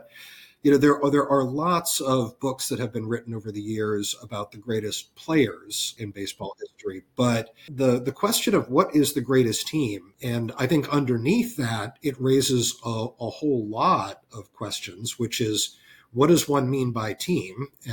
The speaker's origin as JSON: {"language": "English", "region": "New England", "country": "United States", "tie": "born or raised there", "said": "I grew up in New England and come from a long line of Red Sox fans before me."}